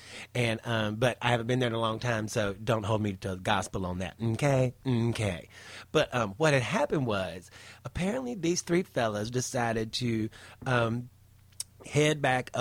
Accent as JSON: {"language": "English", "region": "North Carolina", "country": "United States", "tie": "born or raised there", "said": "when she was in her teens, around 17, I believe, in my home state of North Carolina"}